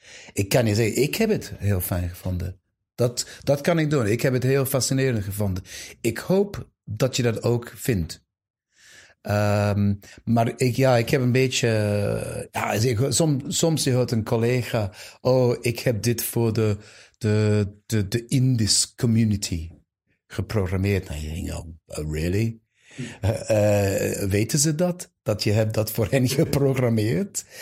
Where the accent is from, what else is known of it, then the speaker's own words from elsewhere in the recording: United Kingdom; Dutch is a second language; Ik ben Brits.